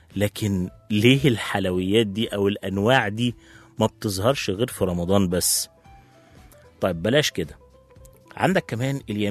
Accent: Egypt; هتكلم علينا على قدنا احنا هنا كمصريين

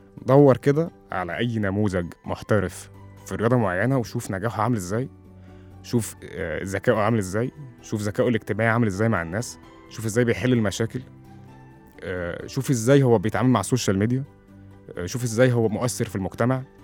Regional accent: Egypt; إحنا كعرب كمسلمين كمصريين

